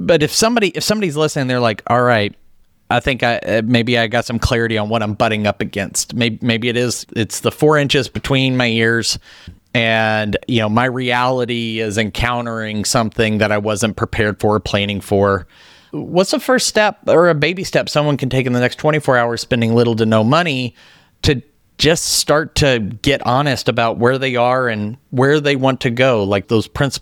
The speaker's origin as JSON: {"language": "English", "region": "Texas", "country": "United States", "said": "it all sounds smarter than anything I could say because I'm from Texas."}